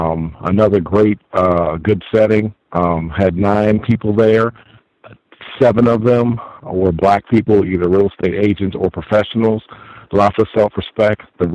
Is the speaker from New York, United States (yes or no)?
yes; New York, United States; I was talking about that I'm from New York, and, you know, I said, hey, I grew up in this part of New York